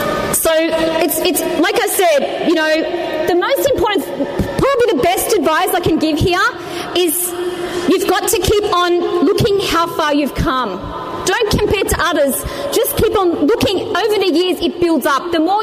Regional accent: Australia; Look, being an Australian revert, when I first started out, I didn't know, obviously, any Arabic.

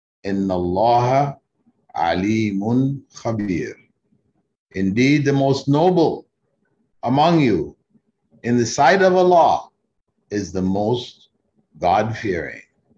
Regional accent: Kingston, Jamaica; born there; when I was born in Kingston, Jamaica, my Christian parents were told that their son would grow up to become a Muslim scholar

